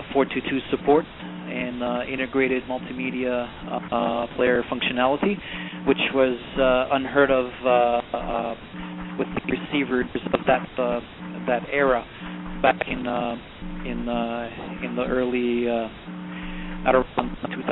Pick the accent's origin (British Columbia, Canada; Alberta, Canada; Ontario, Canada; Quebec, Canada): Ontario, Canada; Hamilton; I am from Hamilton, Ontario, which is a city that's actually between Niagara Falls and Toronto.